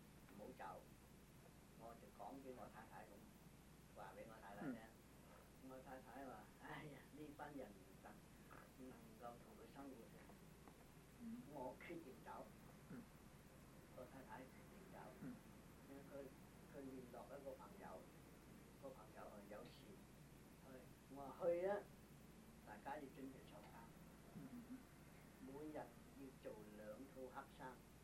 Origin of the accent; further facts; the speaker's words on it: Guangdong, China; 人，我父親是廣東人。我必心啦，越南同廣東一樣，越南話同廣東差少少